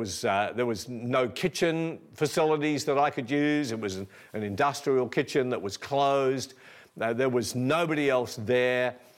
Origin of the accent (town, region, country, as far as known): Perth, Western Australia, Australia